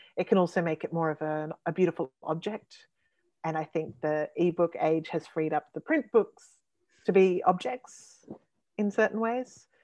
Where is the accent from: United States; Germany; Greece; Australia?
Australia; getting to see those places is amazing when you've grown up on fairy tales in Australia